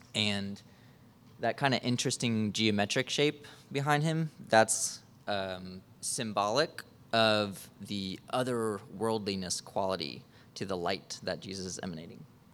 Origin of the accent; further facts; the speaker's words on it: Kansas, United States; I grew up in Kansas, which is statistically flatter than a pancake.